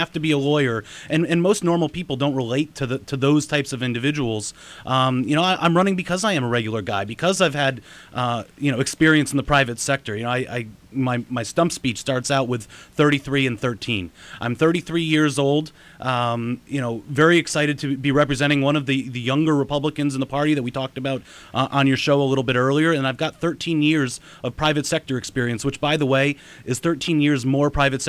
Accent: Andover, Massachusetts, United States; and I grew up in Andover, right next door to Lowell.

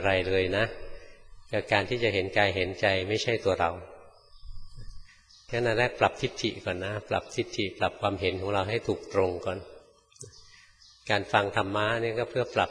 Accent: Bangkok, Thailand; หลวงพ่อเป็นคนกรุงเทพเกิดในกรุงเทพนะโตอยู่ในกรุงเทพจนแก่อยู่ในกรุงเทพ

